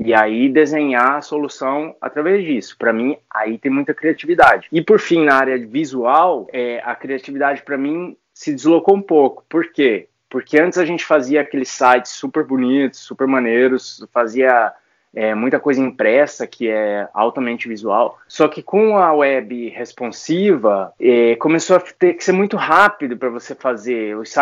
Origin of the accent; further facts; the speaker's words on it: Maringá, Paraná, Brazil; eu sou maringaense. Sim, sim. Eu sou maringaense, mas eu estudei no Rio, sim.